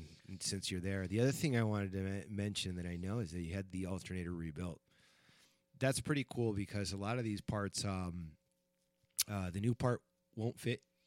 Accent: Spain; moved away as an adult; I lived in Spain from the age of, well, I was born in Spain, but I lived in Spain from the age of 13 until I was about 26 or 27.

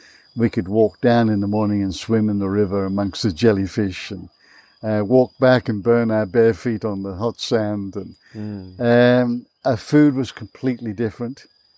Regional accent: United Kingdom; accent: British; moved away; these bullies came in and started taunting me because of my British accent, and I was obviously an immigrant, didn't fit in.

